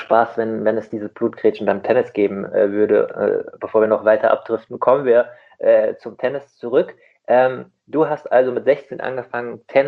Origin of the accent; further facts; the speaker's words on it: Hesse, Germany; ich komme aus dem Rheingau in Hessen, auch am Rhein, aber weiter unten. Zu meiner Zeit, ich bin Jahrgang 90